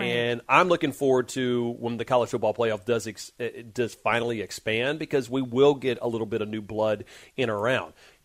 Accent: Baton Rouge, Louisiana, United States; not me, the kid born and raised in Baton Rouge, Louisiana.

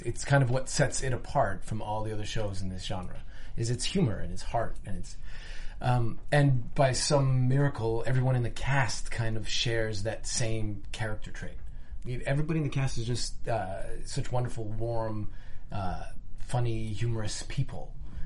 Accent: Montreal, Quebec, Canada; But yeah, I'm from Montreal originally.

